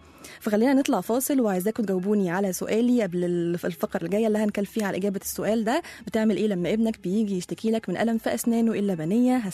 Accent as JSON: {"language": "Arabic", "country": "Egypt", "tie": "born or raised there", "said": "أطفال كتير عندنا في مصر وأكيد أنا منهم"}